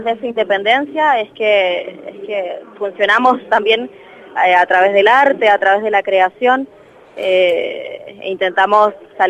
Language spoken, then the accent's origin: Spanish; Santiago, Santiago Metropolitan Region, Chile; also born or lived in Peralillo; Mi infancia en Santiago de Chile, hasta los 10 años, y luego en el campo estuve hasta los 16.